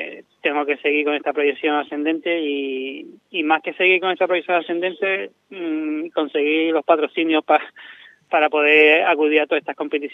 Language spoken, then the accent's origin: Spanish; Arinaga, Canary Islands, Spain; now in Seville, Spain; siempre llevo por bandera mi pueblo, que es Arinaga, y mi playa de Arinaga, que es donde empecé toda esta aventura